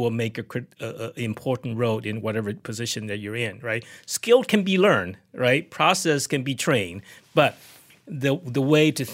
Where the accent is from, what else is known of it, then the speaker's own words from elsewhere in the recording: Taiwan; I grew up in Taiwan